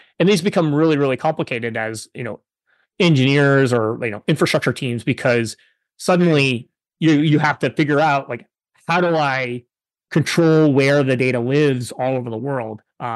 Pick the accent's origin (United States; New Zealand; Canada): Canada; they had three kids growing up in Canada and the amount of gear that you need to put on a child to get them out in the winter.